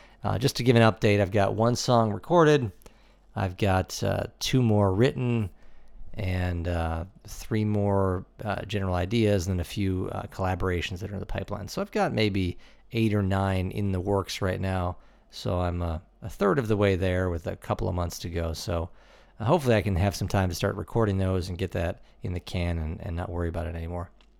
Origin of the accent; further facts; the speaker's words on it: Cleveland, Ohio, United States; now in Annandale, United States; I'm from Cleveland originally, and I live here in Annandale, Virginia